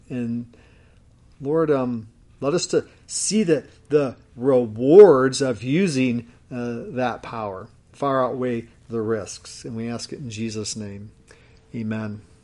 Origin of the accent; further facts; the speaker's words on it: New York, United States; You know, as many of you knew, I grew up in Western New York. Now, I have been places before. When you say you're from New York, people automatically think New York City.